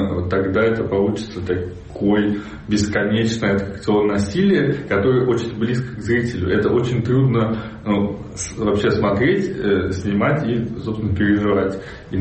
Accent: Uzbekistan; moved away as an adult; now in Russia; потому что я приехал из Узбекистана, мне было 22 года.

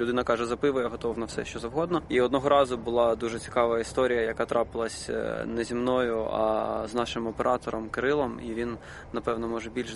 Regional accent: Donetsk, Donetsk Oblast, Ukraine; коли я кажу, що я сам з Донецька

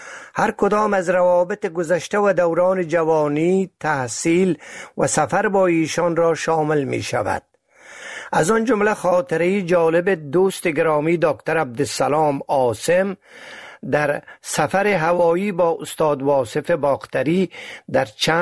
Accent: Maymana, Faryab, Afghanistan; born there; منم تصمیم گرفتم تا به زادگاهم در شهر میمنه برگردم.

